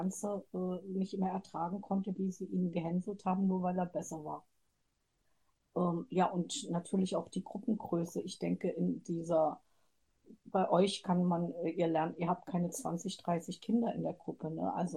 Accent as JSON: {"language": "German", "country": "Germany", "said": "Also ich komme ja nun aus Deutschland, da ist es nicht so frei geregelt."}